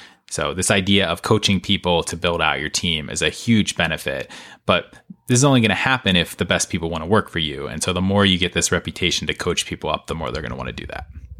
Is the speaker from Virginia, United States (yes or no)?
no; Pittsburgh, Pennsylvania, United States; And I do live in the suburbs outside of Philadelphia, but I know I've also mentioned before that I grew up in Pittsburgh